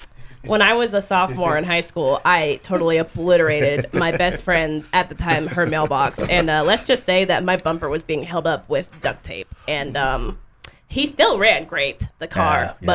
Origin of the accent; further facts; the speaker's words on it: Texas, United States; I like to say coyotes just because I'm from West Texas.